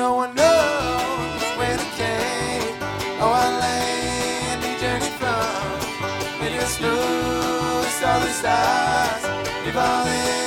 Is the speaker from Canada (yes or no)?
no; San Francisco, California, United States; So we're from San Francisco. We live on Haight Street in San Francisco, home of the hippies.